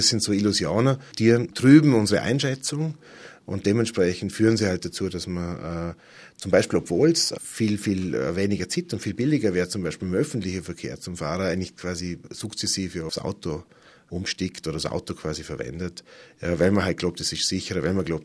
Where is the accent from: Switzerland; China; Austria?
Austria; Vorarlberg; Ja, ich bin ja ein Vorarlberger, wie man vielleicht noch halbwegs hört.